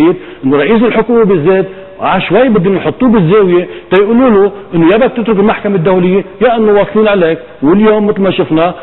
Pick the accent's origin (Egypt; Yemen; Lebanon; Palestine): Lebanon; نحن لبنانيين وانتم عم بتقولوا مديريه مخابرات فظيعه